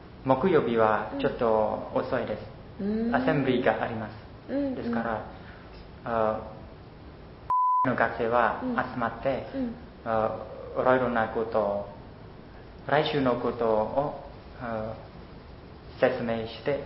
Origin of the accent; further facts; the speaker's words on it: Cambodia; Japanese is a second language; now in Japan; 私はカンボジアから参りました。